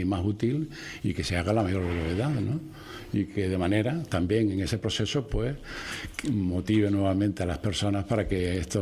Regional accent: Los Realejos, Canary Islands, Spain; Yo soy de Ralejo, nací en Ralejo.

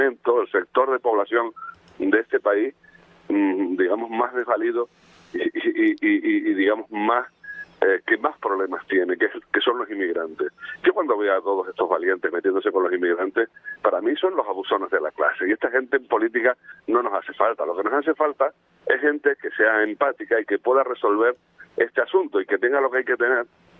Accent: Spain; A ver, tampoco somos ignorantes los españoles.

